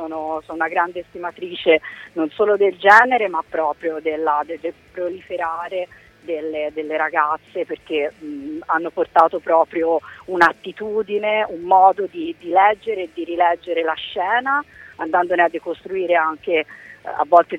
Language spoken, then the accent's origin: Italian; Pisa, Tuscany, Italy; sono pisana